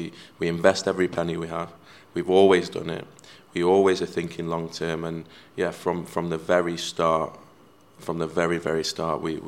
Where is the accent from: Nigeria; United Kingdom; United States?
United Kingdom; Manchester, North West England; growing up in Manchester